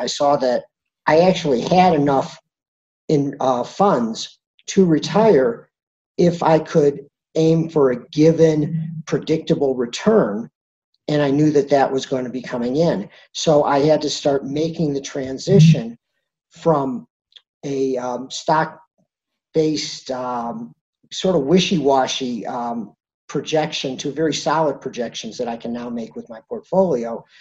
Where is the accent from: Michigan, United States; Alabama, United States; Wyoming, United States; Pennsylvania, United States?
Michigan, United States; Detroit; moved away; Sure. Well, I moved to Colorado back in 1981. I'm originally from the Midwest, from the Detroit area. Fell in love with things out here.